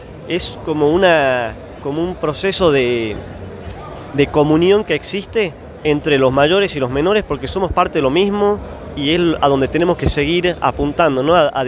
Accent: Argentina; te nutre como persona, te nutre como amigo, te nutre como persona, como argentino, ¿no?

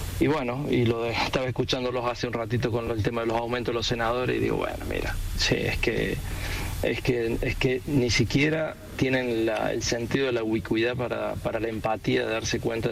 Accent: Córdoba, Argentina; moved away; Mirá que soy cordobés.

